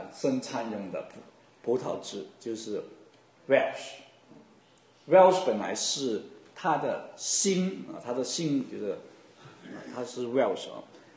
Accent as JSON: {"language": "Chinese", "country": "China", "said": "好像我们中国人也讲，我们不忘记恩典哦，这我们有恩必报啊。"}